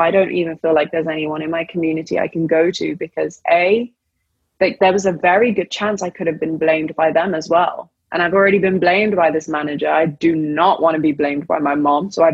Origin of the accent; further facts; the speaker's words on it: United Kingdom; I'm not British in the same way as someone, my partner, for example, Josh, a white man who grew up in the UK as well, I'm not British in the same way.